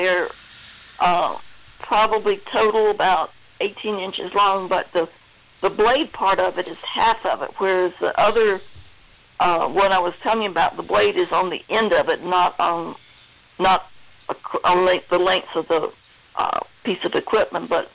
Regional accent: the South, United States; I grew up in the South and we have stuff blooming all the time. Even in the middle of winter, we have camellias blooming

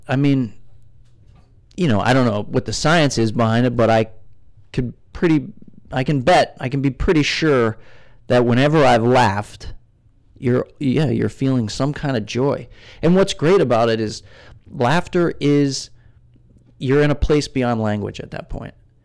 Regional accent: Steubenville, Ohio, United States; She's from Steubenville, too. She's from my hometown. So there's this sort of built-in understanding about who we are, where we come from

